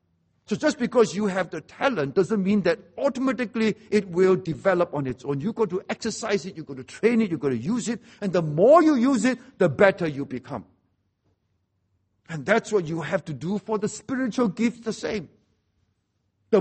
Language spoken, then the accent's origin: English; Seremban, Negeri Sembilan, Malaysia; I see things on the table at home when I was growing up in Seremban.